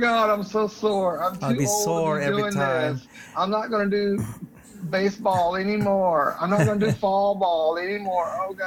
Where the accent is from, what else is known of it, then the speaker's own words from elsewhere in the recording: the South, United States; And I'm from the South, and I'm saying it's too greasy.